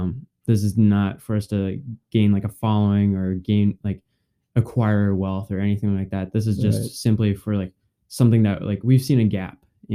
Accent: River Falls, Wisconsin, United States; I grew up in River Falls, Wisconsin.

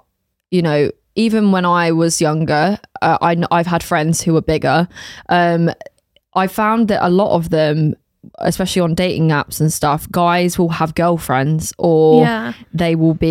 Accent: United Kingdom; And like that's all the stuff that we consumed as British people consistently.

